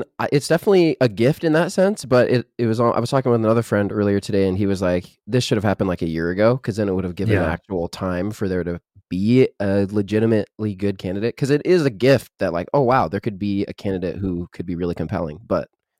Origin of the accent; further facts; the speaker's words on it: Canada; I'm Canadian, so I don't vote either way.